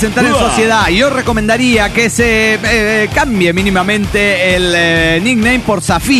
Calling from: San Luis, Argentina; de San Luis, Argentina.

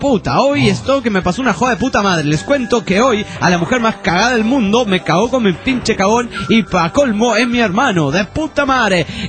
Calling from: Potosí, Bolivia; de la Vía Imperial de Carlos V de Potosí, en Bolivia.

